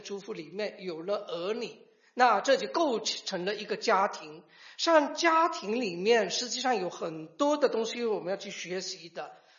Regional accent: China; 一般我们中国人在家里面夫妻双方比较少去表扬的，对吧？

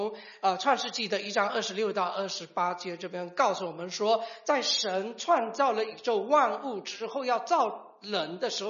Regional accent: China; 一般我们中国人在家里面夫妻双方比较少去表扬的，对吧？

